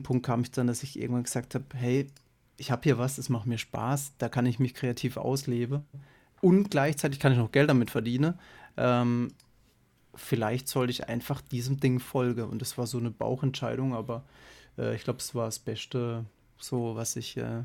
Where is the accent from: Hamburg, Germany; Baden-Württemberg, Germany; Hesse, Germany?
Baden-Württemberg, Germany; Offenburg; Also ich bin hier in Offenburg geboren. Das ist so am Fuße des Schwarzwalds. Und in dieser Rheinebene bin ich im Prinzip eigentlich mein Leben lang geblieben.